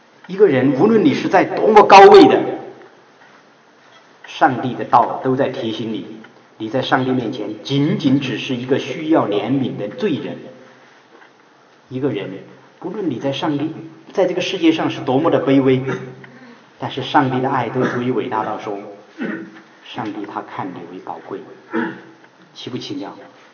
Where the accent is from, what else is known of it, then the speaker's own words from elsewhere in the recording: China; 我们中国人哈，一直说叫我们有一个词